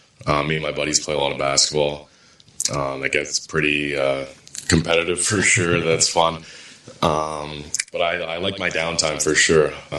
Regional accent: Ontario, Canada; But obviously, just growing up outside of Toronto

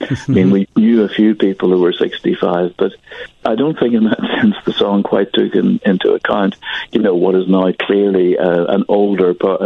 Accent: Northern Ireland, United Kingdom

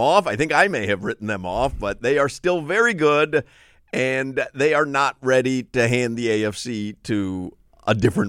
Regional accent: Chicago, Illinois, United States; I mean, obviously, my son roots for them, and I grew up in Chicago, so I have an affinity.

